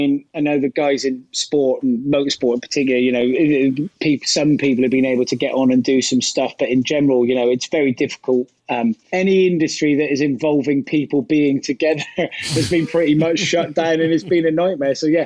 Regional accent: Gloucester, South West England, United Kingdom; I grew up in Gloucester, but my dad was from southeast London, heading out towards Beckenham in Kent, that kind of area. That's where him and his family were from.

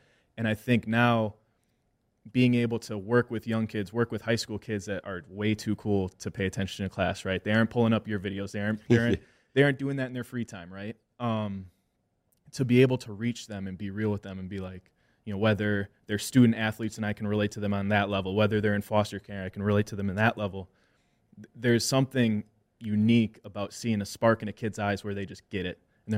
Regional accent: Wisconsin, United States; Like I'm a mixed kid and I'm in an Irish, you know, Wisconsin family.

